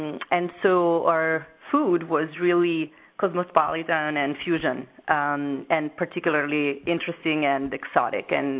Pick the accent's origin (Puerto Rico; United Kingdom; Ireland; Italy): Italy; Venice, Veneto; English is a second language; now in United States; I started this blog because I moved to the States from Venice in 1995, and for all these years I've been missing the food from home